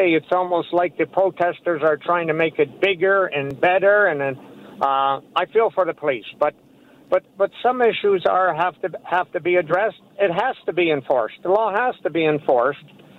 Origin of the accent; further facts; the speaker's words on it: Canada; And that offends me as a Canadian. I mean, my parents were immigrants and they came for a better way of life.